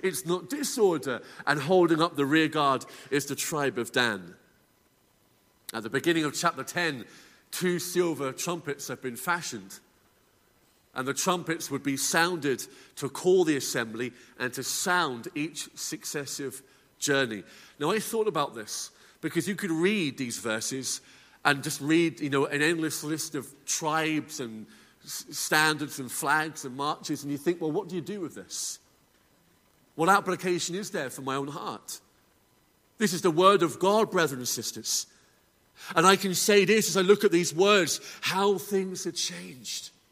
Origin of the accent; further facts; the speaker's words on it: England, United Kingdom; I know I'm an Englishman standing in the pulpit here in Newton Arts